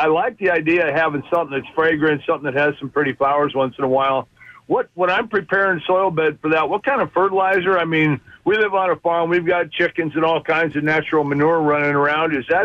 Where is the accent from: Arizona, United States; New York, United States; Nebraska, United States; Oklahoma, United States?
Nebraska, United States; it's not good black dirt that I remember from growing up in Nebraska, I can tell you that.